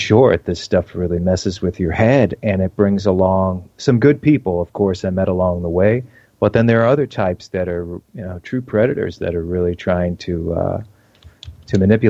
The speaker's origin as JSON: {"language": "English", "region": "New York", "country": "United States", "tie": "born or raised there", "said": "I grew up in New York, and I went to film school in New York, and currently not living in New York at the moment"}